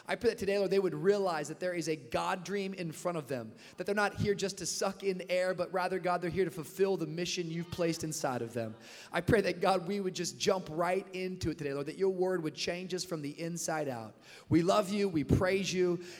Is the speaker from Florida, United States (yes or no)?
yes; Miami, Florida, United States; I come from Miami, Florida, and I noticed that you guys didn't have a Miami Heat tribe.